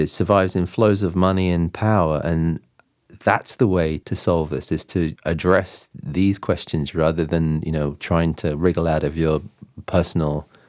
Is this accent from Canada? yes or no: no; United Kingdom; now in United States; I grew up in Britain